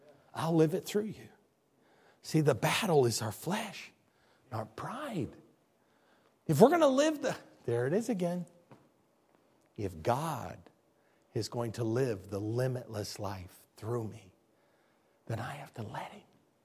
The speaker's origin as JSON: {"language": "English", "region": "Midwest", "country": "United States", "said": "We're all raised that way. I'm from the Midwest."}